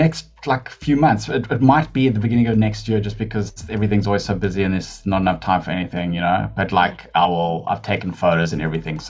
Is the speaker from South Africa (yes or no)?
yes; Johannesburg, Gauteng, South Africa; I actually grew up in Joburg. I'm a Joburg born and bred person. Yeah. Auckland Park was where I was born.